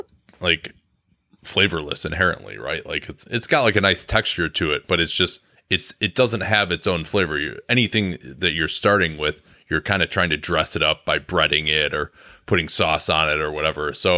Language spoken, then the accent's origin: English; Chicago, Illinois, United States; I actually, growing up in Chicago, they didn't have one in Chicago.